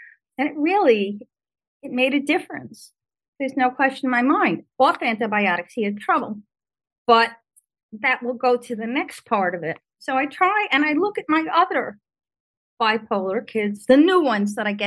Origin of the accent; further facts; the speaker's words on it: Brooklyn, New York, United States; Oh, well, what the heck? I'm from Brooklyn. I don't remember any ticks.